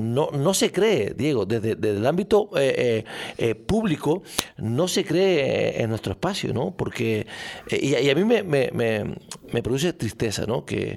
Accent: Canary Islands, Spain; ya no como canario

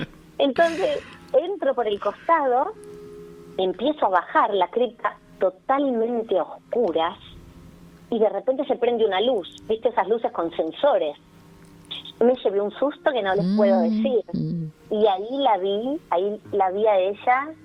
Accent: Argentina; yo vengo desde la Argentina, no me hice semejante viaje

